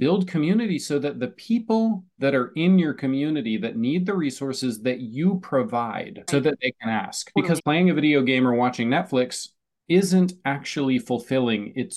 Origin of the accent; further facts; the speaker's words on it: Vermont, United States; I grew up in Northern Vermont. I had an amazing life.